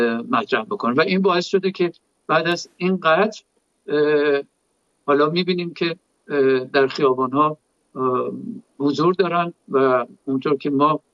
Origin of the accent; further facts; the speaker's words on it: Iran; من به عنوان یک ایرانی، به عنوان یک پیشکسوت ورزشی واقعا افتخار میکنم